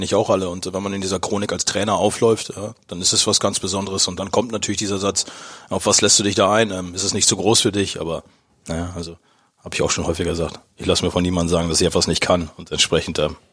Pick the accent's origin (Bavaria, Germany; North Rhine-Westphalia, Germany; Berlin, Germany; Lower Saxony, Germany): Lower Saxony, Germany; Osnabrück; Bin dann doch zur Welt gekommen im Landkreis, aber das war der Gründe, dass das Krankenhaus da stand. Und sonst bin ich Osnabrück durch und durch. Also es ist meine Heimat.